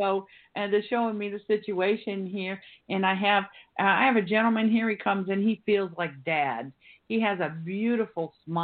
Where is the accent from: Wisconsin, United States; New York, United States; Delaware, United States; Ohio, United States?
Ohio, United States; You know, I'm originally from Ohio, and I recognize, you know, like there's a lot of green foliage, and it reminds you of the place you came from